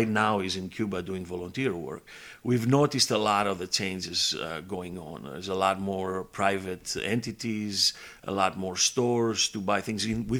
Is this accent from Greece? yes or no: yes; Greece; English is a second language; I'm originally from Greece, and therefore people ask me, why not Greece, for example?